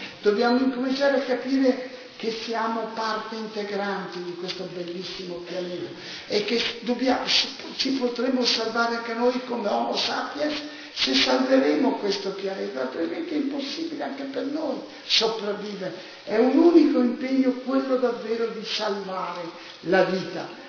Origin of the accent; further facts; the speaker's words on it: Naples, Campania, Italy; Io vengo da Napoli, non so qualcosa, non avete l'idea del disastro in cui viviamo